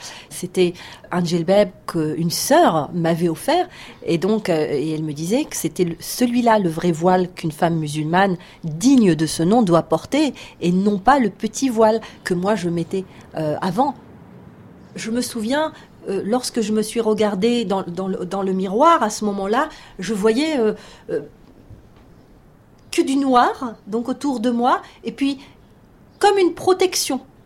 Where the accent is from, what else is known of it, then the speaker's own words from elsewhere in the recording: France; J'ai grandi en France, j'ai étudié en France, j'ai la culture française.